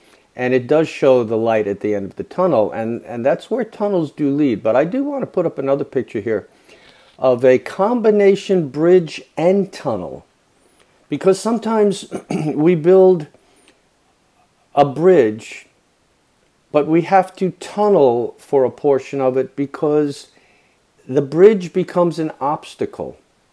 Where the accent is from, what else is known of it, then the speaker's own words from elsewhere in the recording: United States; And I knew this happened a good many times while I was growing up in the United States.